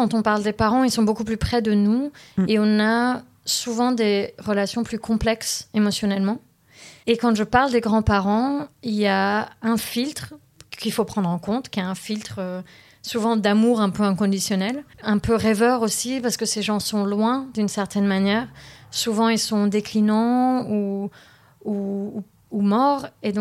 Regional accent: Paris, Île-de-France, France; born there; also born or lived in London, United Kingdom; Je suis née à Paris, d'un papa qui est libanais et syrien, et d'une maman qui est française. Ensuite, on a pas mal vécu près de Londres. Ensuite, je suis revenue en France dans mon adolescence.

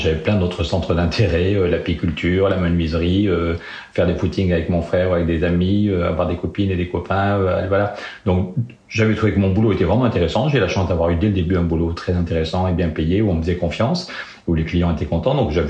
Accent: Périgueux, Nouvelle-Aquitaine, France; born there; je suis né à Périgueux en 1964

